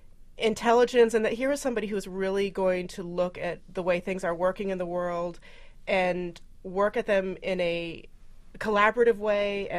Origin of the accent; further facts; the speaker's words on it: Washington, District of Columbia, United States; And D.C. is my hometown